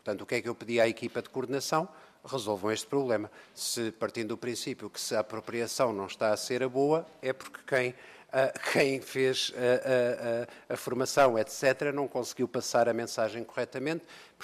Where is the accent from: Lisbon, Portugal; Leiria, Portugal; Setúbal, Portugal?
Setúbal, Portugal; da minha terra, de Setúbal